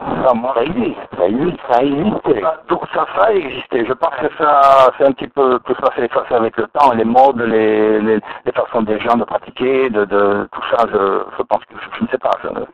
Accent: Nouvelle-Aquitaine, France; now in Paris, France; Ah, moi, je suis la Côte Basque.

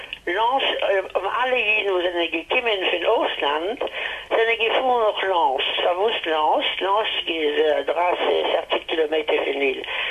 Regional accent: Paris, Île-de-France, France; German is a second language; Man gewohnt in Paris. Ich bin geboren in Paris.

